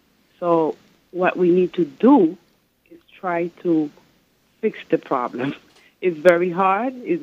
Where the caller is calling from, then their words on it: Brooklyn, New York, United States; I'm in Brooklyn.